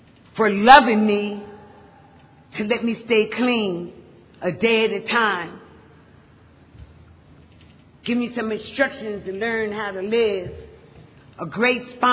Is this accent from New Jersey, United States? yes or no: yes; Paterson, New Jersey, United States; I'm from Paterson, New Jersey.